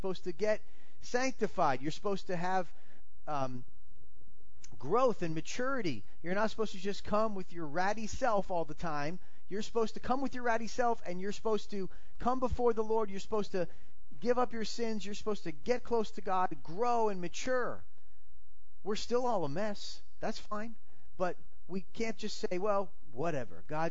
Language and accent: English; Florida, United States; I'm from Florida, and in Florida, you go everywhere, and it's jeans, or shorts and flip-flops, right?